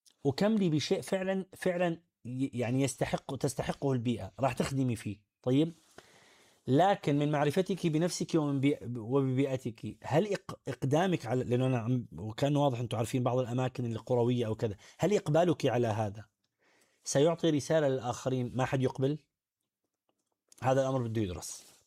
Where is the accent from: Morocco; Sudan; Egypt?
Morocco; توجه العلماني اجتاح بلدي المغرب، قلت ربما هذا أمر أستطيع أعطي فيه